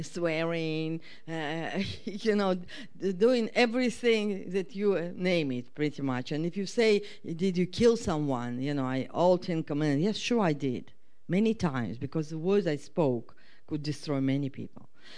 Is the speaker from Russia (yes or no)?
yes; Russia; born there; English is a second language; I was born in Russia. My motherland is Russia.